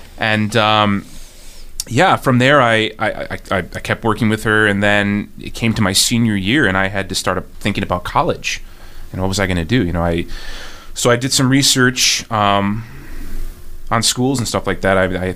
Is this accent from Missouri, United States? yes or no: no; Buffalo, New York, United States; also born or lived in Long Island; I was raised in Buffalo, but I was actually born on Long Island.